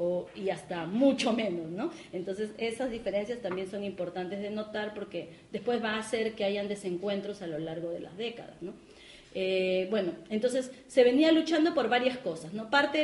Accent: Peru; en mi país, en el caso del Perú

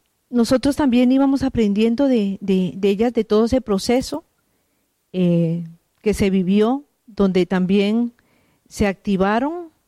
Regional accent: Colombia; also born or lived in Ecuador; now in Spain; no solamente salimos de Colombia, en mi caso, estaba exiliada en otro país y hasta ese lugar, como fue Ecuador, llegó la persecución y me trajeron a España.

